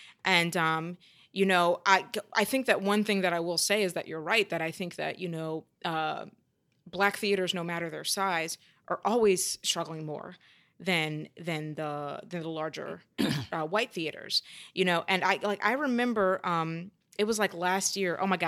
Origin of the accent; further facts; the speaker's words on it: Louisiana, United States; I came from Louisiana, knew very little about theater